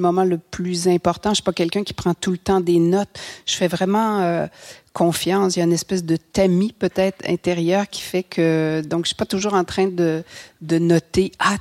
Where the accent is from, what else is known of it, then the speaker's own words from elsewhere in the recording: Quebec City, Quebec, Canada; Et on habitait à Québec, je suis née à Québec, donc près du fleuve